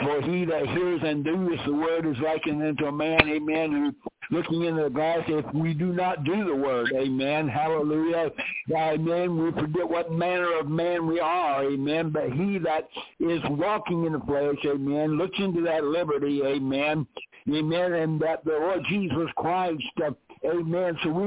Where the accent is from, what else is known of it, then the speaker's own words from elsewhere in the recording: Thomaston, Georgia, United States; All right, I'm from Thomason, Georgia.